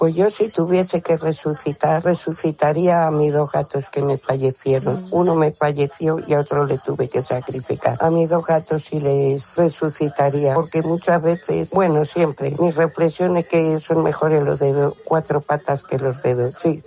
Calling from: Madrid, Community of Madrid, Spain; de Madrid

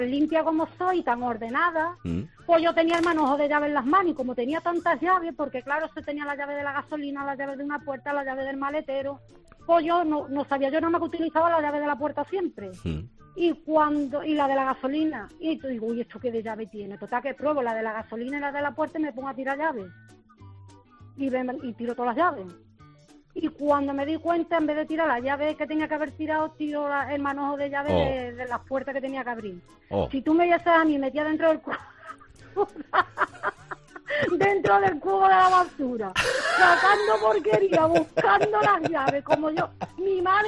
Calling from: Huelva, Andalusia, Spain; Mira, soy de Huelva.

